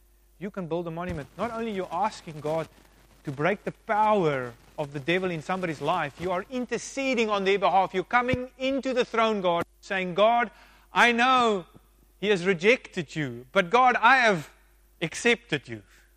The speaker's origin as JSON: {"language": "English", "country": "South Africa", "tie": "born or raised there", "said": "Growing up in South Africa, Christian home, going to church every day."}